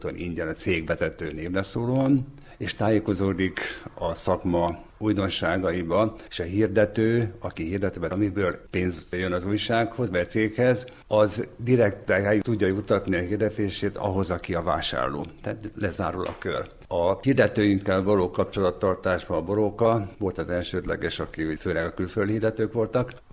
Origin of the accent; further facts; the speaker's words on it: Odorheiu Secuiesc, Harghita, Romania; Székelyudvarhelyiként egy magyar lakta városból jutottunk el ide.